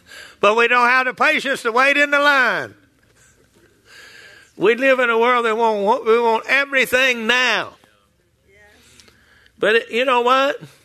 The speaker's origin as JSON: {"language": "English", "region": "Texas", "country": "United States", "said": "I think y'all say the same thing up here in Oklahoma. Well, I've lived here long enough now. I'm originally from Texas."}